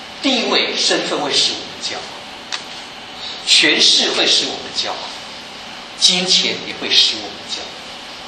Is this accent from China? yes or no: no; Malaysia; 我们今天说我们都是中国人啊，无论是你来自啊，我是马来西亚啊，来自哪里都好，我们的根就在中国。